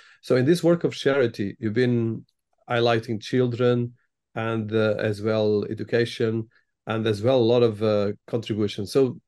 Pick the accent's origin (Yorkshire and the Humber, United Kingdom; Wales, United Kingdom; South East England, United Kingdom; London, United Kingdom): London, United Kingdom; As a Londoner myself, I can only subscribe.